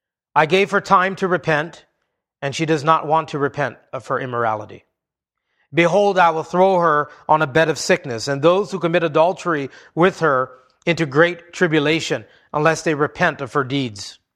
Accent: Hawaii, United States; You know, I grew up in Hawaii. It's a big trade union state

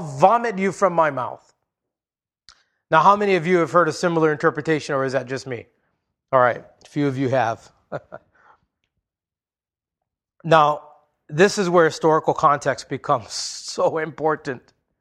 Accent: Hawaii, United States; I grew up in Hawaii where it can be both hot and humid.

